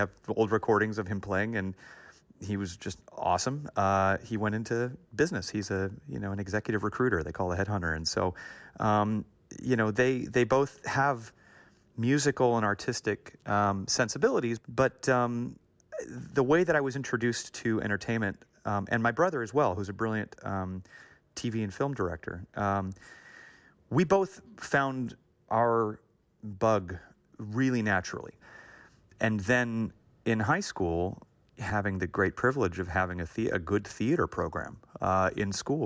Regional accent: Los Angeles, California, United States; I grew up in an area of L.A. called Hancock Park, and I grew up in a very artistic but not showbiz family.

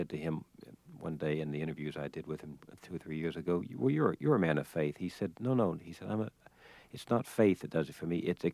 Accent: the South, United States; Also because growing up in the South, where conversation was a part of the hearth, and looking other people in the eye was a part of protocol

